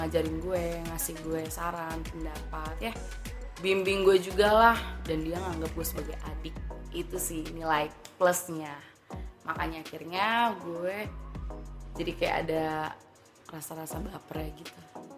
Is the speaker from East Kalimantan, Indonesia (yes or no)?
no; Jakarta, Indonesia; usia gue 25 tahun, gue asli Jakarta.